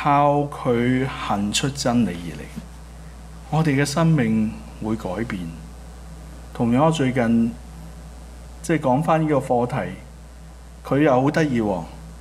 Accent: Mong Kok, Hong Kong; 我在即旺角長大

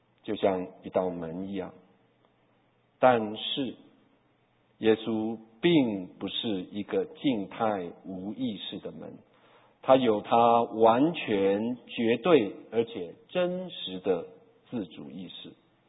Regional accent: China; 或者我们中国人说鸡与鸡蛋哪个先来

